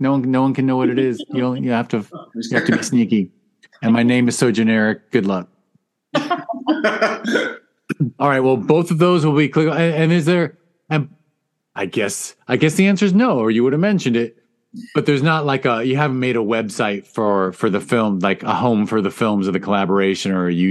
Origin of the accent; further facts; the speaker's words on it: Studio City, California, United States; I grew up in Studio City as well